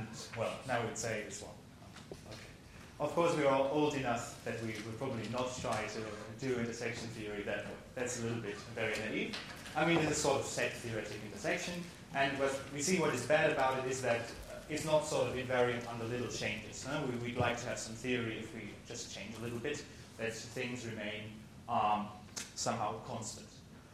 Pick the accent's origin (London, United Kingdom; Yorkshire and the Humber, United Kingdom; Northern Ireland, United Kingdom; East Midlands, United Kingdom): East Midlands, United Kingdom; Nottingham; I'm from Nottingham.